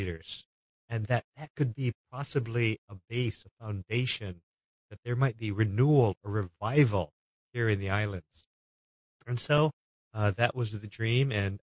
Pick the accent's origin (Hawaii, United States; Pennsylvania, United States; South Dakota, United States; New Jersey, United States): Hawaii, United States; Honolulu; Well, I grew up in Honolulu, Hawaii. In fact, I was born at a time before Hawaii was part of the United States.